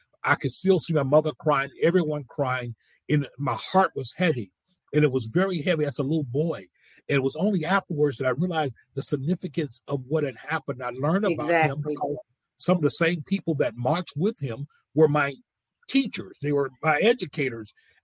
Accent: Selma, Alabama, United States; being born and raised in Selma, Alabama, you know, where so much of this Voting Rights Act, what would become the Voting Rights Act, became a lie, always stick with me.

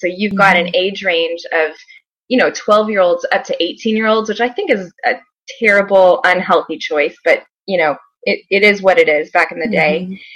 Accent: Oklahoma City, Oklahoma, United States; but I grew up in Oklahoma City. In a small town there, had a great family, mom, dad, and a little sister.

